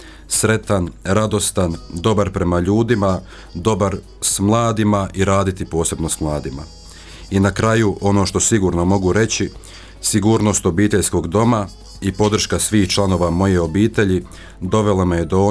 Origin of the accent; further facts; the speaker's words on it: Prozor, Federation of Bosnia and Herzegovina, Bosnia & Herzegovina; rodom sam iz Prozora, odnosno župe Presvetog srca Isusova u Prozoru. Osnovnu školu završio sam također u Prozoru